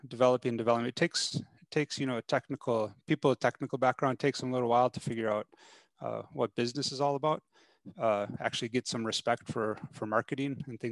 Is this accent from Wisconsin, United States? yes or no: yes; Wisconsin, United States; moved away as an adult; also born or lived in Atlanta; I guess originally I came from Wisconsin, grew up there, was raised there, went to school in Madison for university. There, and then also moved to Atlanta.